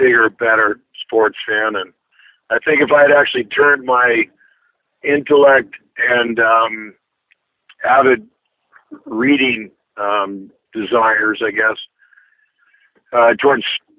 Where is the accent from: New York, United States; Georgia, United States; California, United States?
California, United States; San Diego; My hometown is San Diego, California